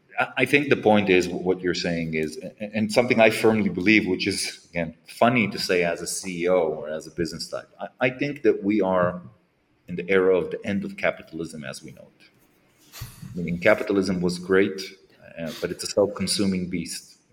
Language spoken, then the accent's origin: English; Israel; And I'm coming again from Israel. We have extreme costs of living and everything.